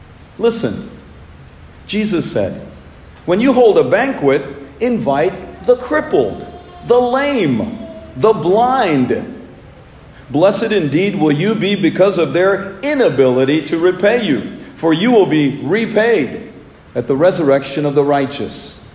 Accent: India; now in United States; have a tradition in my home country of India that most Americans have probably never heard of.

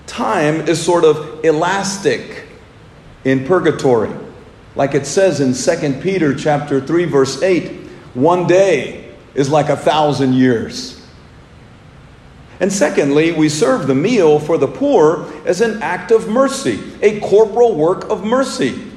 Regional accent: India; now in United States; have a tradition in my home country of India that most Americans have probably never heard of.

